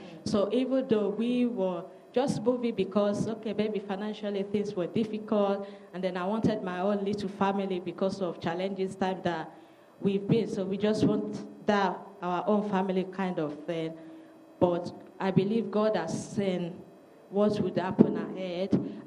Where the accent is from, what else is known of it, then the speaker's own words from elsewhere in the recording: Nigeria; And growing up in Nigeria, I grew up in a very large family.